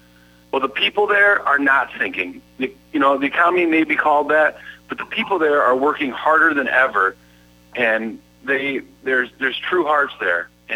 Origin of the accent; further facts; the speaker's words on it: Wayland, Michigan, United States; that's why we named the band … That's named after my hometown.